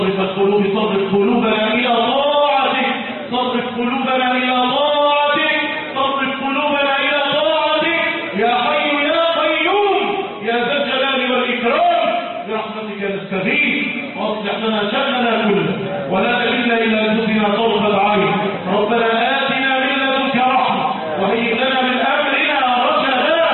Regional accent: Egypt; اللهم أمننا في بلدنا مصر،

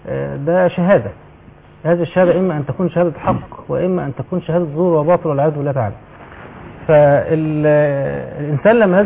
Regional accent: Dakahlia, Egypt; احنا عندنا في الدقهلية دوائر الدقهلية

